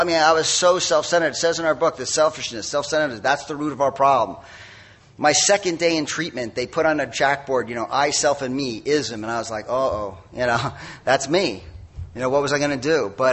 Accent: Northeast, United States; I'm from the Northeast. You know, I just come from boarding school.

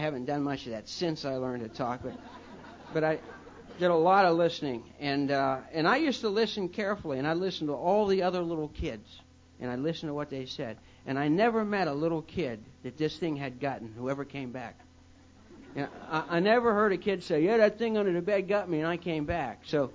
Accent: Ohio Valley, United States; born there; I'm Irish. I won't tell you what church we went to. You're going to have to guess. And I was born in the Ohio Valley and just down the river from Pittsburgh.

